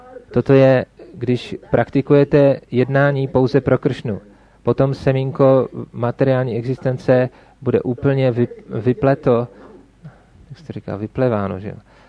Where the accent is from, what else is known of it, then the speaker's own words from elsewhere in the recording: India; Czech is a second language; protože já pocházím z Indie